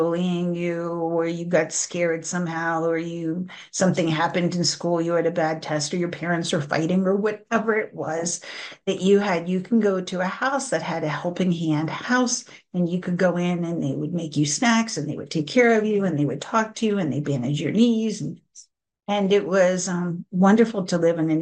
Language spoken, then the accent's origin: English; Margate, New Jersey, United States; I grew up in Margate, New Jersey, which is right by Atlantic City.